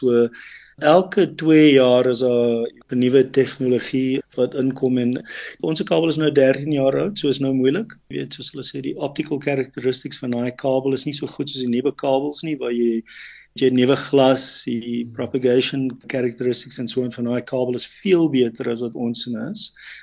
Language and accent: Afrikaans; Roodepoort, Gauteng, South Africa; Ja, ek is van Johannesburg af, van Roodepoort eintlik. Daar gebore en groot geword en skool gegaan in Roodepoort.